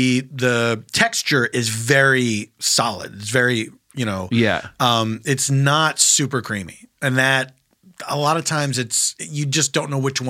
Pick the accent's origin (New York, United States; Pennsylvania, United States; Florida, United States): Pennsylvania, United States; Philadelphia; Or where I come from, vanilla flavored. I grew up in Philadelphia, and that's how we pronounce